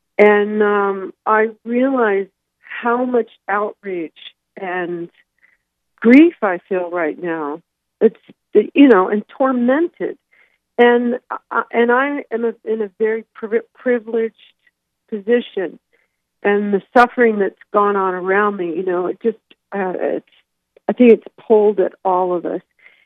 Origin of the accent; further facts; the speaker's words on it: United States; I feel so rooted as an American and treasure all of those things that are quintessentially American